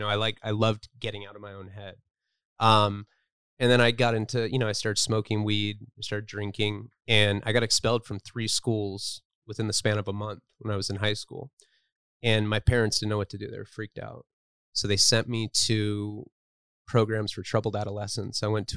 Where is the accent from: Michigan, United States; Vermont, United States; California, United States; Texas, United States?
California, United States; Santa Barbara; I grew up in Santa Barbara, California.